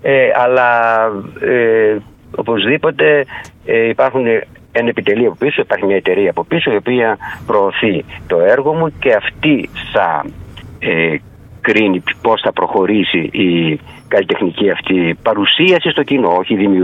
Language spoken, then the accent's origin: Greek; Kastoria, Western Macedonia, Greece; now in Thessaloniki, Greece; είναι στη Βόρεια Ελλάδα, είμαι στη Θεσσαλονίκη. Αλλά είμαι καταγωγή από πολύ κοντά σας. Είμαι από την Καστοριά.